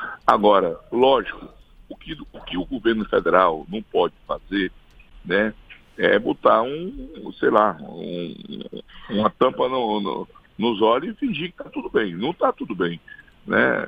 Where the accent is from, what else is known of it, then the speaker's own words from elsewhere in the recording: Acre, Brazil; Eu posso falar que sou do Acre, que fazemos fronteira ali com o Peru e com a Bolívia